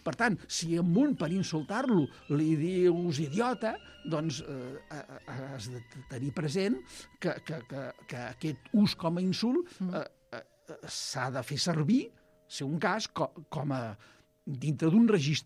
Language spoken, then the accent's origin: Catalan; Catalonia, Spain; perquè jo sóc del Camp de Tarragona.